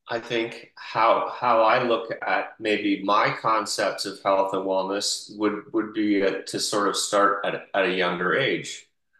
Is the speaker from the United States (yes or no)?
no; United Kingdom; As a young man, I'm British, as we've discussed.